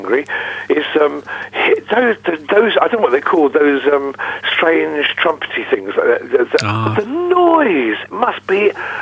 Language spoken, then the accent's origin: English; Scotland, United Kingdom; That's probably because I'm Scottish. I do like... I'm not a Scotsman that doesn't like England.